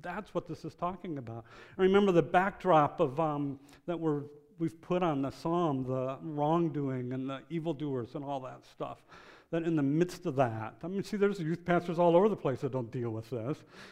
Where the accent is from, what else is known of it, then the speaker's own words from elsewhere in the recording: Detroit, Michigan, United States; now in Maryland, United States; See, I'm not from Maryland. I'm from Michigan. I'm from Detroit.